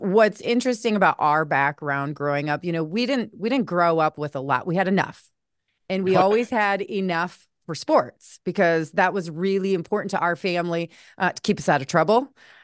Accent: South Dakota, United States; You know, I'm the only girl, grew up with three tough brothers. We, you know, love to hunt and fish, and just really what it was like growing up in South Dakota.

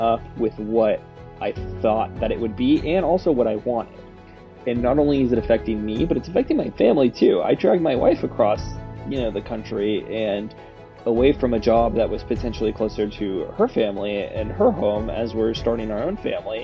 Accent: Dallas, Texas, United States; I grew up in the Dallas area. Went to college at UT, so as you can see, I'm a huge Longhorns fan.

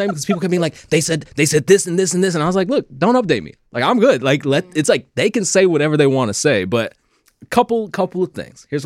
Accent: Louisiana, United States; I'm from Louisiana, close to Texas.

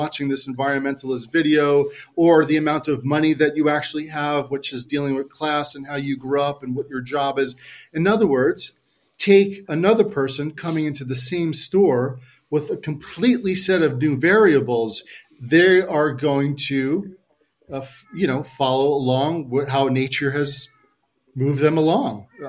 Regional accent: New York, United States; But listen, I'm from New York, man.

